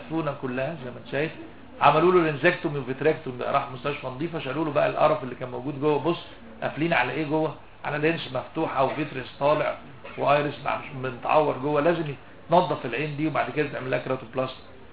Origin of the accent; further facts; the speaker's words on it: Egypt; دي بتتباع في الشوارع عندنا في مصر